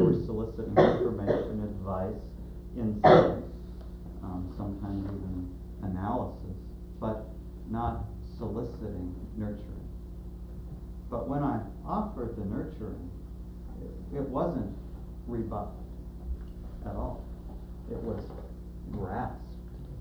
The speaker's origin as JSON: {"language": "English", "town": "Portland", "region": "Oregon", "country": "United States", "said": "the Portland Trailblazers, since I'm from Portland."}